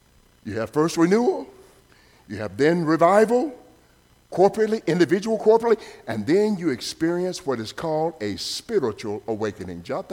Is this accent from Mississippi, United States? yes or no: yes; Mississippi, United States; pine needles in from Mississippi, my home state.